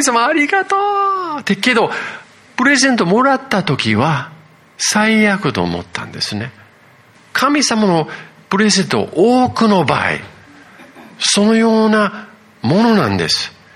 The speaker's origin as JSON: {"language": "Japanese", "town": "Yokohama", "region": "Kanagawa", "country": "Japan", "tie": "born or raised there", "also_born_or_lived": "Tokyo", "said": "東京生まれ横浜育ち"}